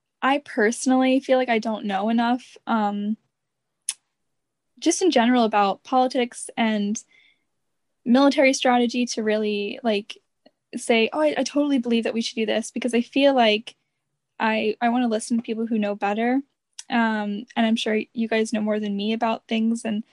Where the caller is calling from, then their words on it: Charlotte, North Carolina, United States; Yeah, I'm in Charlotte, North Carolina. We're like right on the board. I'm 5 minutes from South Carolina.